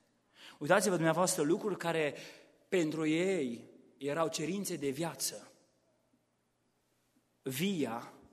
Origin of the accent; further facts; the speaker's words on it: Romania; moved away; pentru noi care am venit din România. Am plecat din România, de la casele noastre, și am ajuns aici unde n-am avut decât poate o valiză sau două.